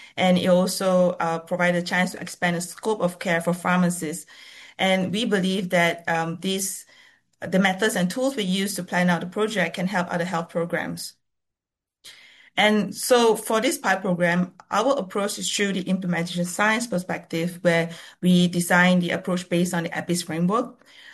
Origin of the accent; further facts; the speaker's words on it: Malaysia; I'm from Malaysia.